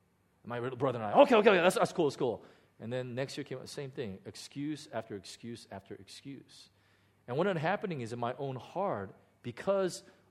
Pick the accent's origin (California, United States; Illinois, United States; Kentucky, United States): Illinois, United States; Chicago; My parents and I, we grew up in the south side of Chicago, very, very poor. We were very poor neighborhood.